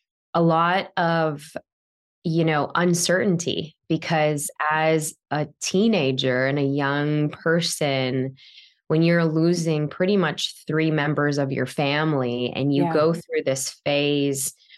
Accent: Chicago, Illinois, United States; having grown up in an immigrant household, my parents, for context, we grew up in Chicago, but for context, they were from, you know, my dad was from India, my mom was from the Philippines.

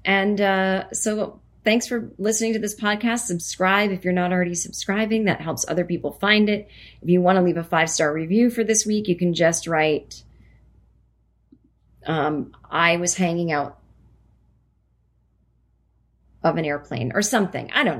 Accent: Vermont, United States; I grew up in Vermont, so even though I lived in this other state for almost 6 years, running into celebrities still really not on my radar.

